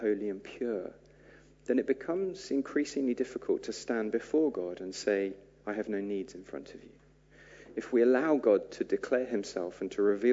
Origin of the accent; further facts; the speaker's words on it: Beaconsfield, South East England, United Kingdom; The place that I grew up was Beaconsfield in South Bucks, and it's one of the most affluent areas in the country.